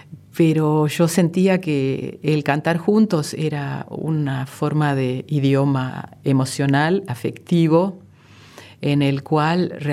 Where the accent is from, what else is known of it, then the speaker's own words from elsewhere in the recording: Buenos Aires, Argentina; born there; El resto ya somos nacidos porteños.